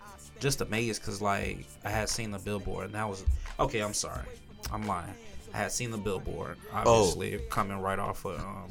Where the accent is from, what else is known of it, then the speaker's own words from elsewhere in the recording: Jacksonville, Florida, United States; I grew up in Jacksonville.